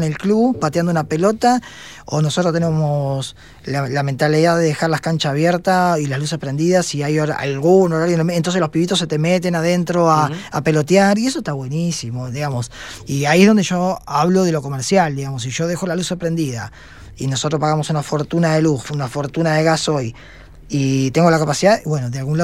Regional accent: Buenos Aires, Argentina; now in San Martín de los Andes, Argentina; vengo de Buenos Aires y miré otra realidad

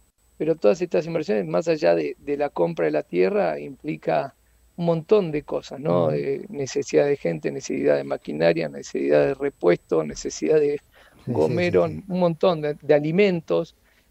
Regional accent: Argentina; Los argentinos somos descendientes

